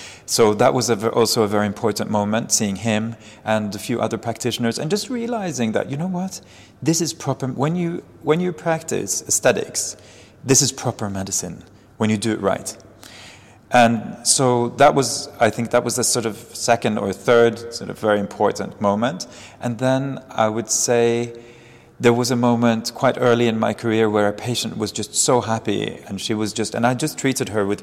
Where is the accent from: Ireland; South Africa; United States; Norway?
Norway; also born or lived in Dubai, United Arab Emirates; I studied in Oslo. But I grew up partly in Dubai and partly, I'm half Norwegian and half Lebanese, and I grew up in Dubai and in Norway. And I studied medicine in Oslo.